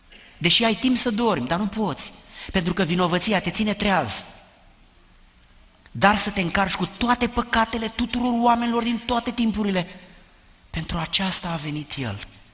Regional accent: Romania; moved away as an adult; am plecat din România și am venit aici. Am riscat așa de mult și toată viața am trăit într-o țară unde mi s-a spus: a, dar tu de unde ești? Că parcă ai accent.

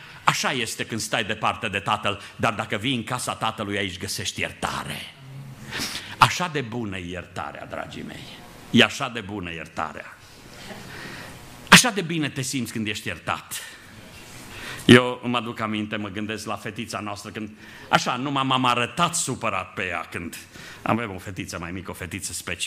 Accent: Transylvania, Romania; now in Timișoara, Romania; Eu am crescut undeva în Ardeal, pe Valea Someșului. Și când am avut 15 ani, a trebuit să plec de acasă. Venit la școală, am venit spre Timișoara

